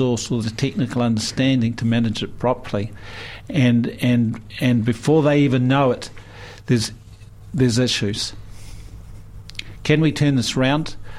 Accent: Otago, New Zealand; Now, we started this off saying I'm from South Otago.

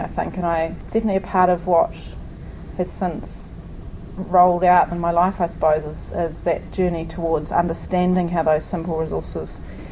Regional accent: Canvastown, Marlborough, New Zealand; I grew up in a little place called Canvastown in Marlborough, so it's in between Nelson and Blenheim near Havelock, and we were farming and pretty self-sufficient really back then in the 70s.

